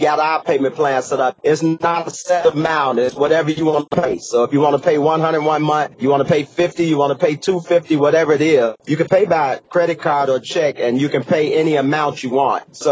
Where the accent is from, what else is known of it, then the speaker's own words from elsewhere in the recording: Chicago, Illinois, United States; I came from, of course, I'm from the Midwest, Chicago, and I grew up at Byron Dragway and Great Lakes Dragway from way back at right out of high school